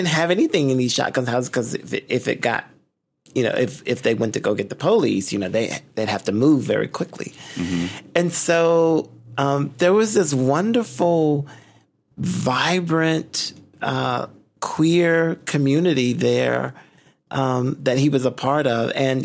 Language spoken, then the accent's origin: English; Hickory, North Carolina, United States; I'm from Hickory.